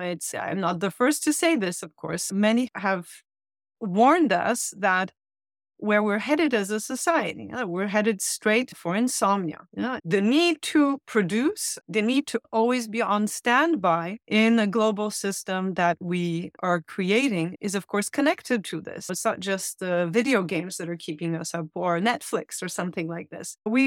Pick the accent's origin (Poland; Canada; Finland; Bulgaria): Poland; moved away as an adult; also born or lived in United States; So I grew up in Poland in the 80s, the very early 90s. I left when I was 19, and I also spent a couple of years in the States.